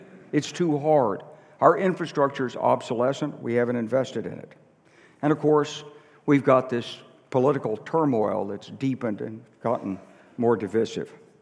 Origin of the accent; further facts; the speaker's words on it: Little Rock, Arkansas, United States; Everybody's there, a bunch of classmates, people from my hometown of Little Rock, Arkansas.